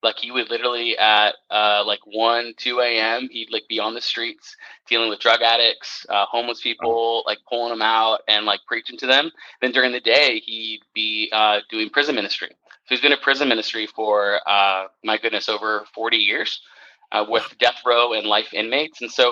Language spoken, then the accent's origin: English; Arizona, United States; Obviously, I'm from Arizona, so when summer comes, you need to kind of have a cold drink.